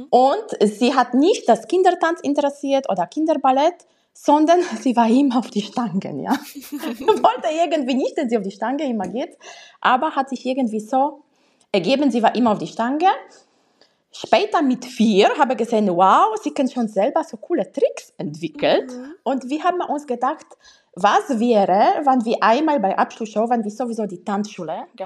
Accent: Poland; now in Austria; Ich komme ursprünglich aus Polen, ja. Lebe schon 22 Jahre in Österreich.

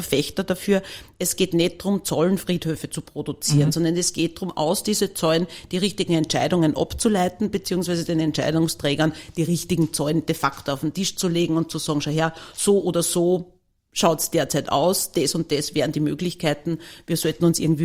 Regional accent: Linz, Upper Austria, Austria; now in Vienna, Austria; Ich bin gebürtige Linzerin

